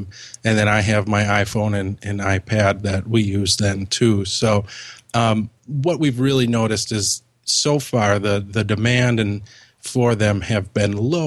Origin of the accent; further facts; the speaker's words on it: Milwaukee, Wisconsin, United States; Like you mentioned, I'm from Milwaukee, Wisconsin.